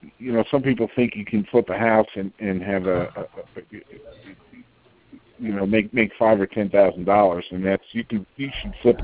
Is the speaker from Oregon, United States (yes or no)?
no; Long Island, New York, United States; now in Charlotte, United States; I'm from New York. Long Island, you know